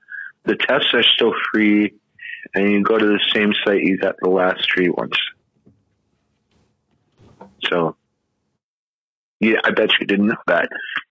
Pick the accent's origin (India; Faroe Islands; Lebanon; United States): United States; I am firmly American in that way. I am an American. I am a new worlder in that way.